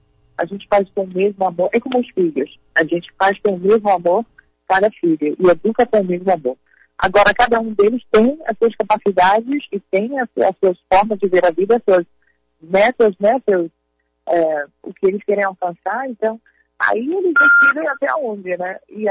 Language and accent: Portuguese; Panama; first language Spanish; Portuguese is a second language; now in United States; Eu nasci e cresci no Panamá, então minha primeira língua é o espanhol. Depois eu aprendi português por conta da minha família materna. E o inglês, porque eu moro nos Estados Unidos